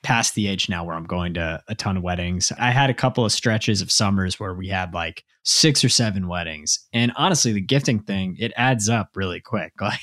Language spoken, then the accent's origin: English; Dallas, Texas, United States; now in Massachusetts, United States; So I grew up in Dallas and there are Chick-fil-A's there.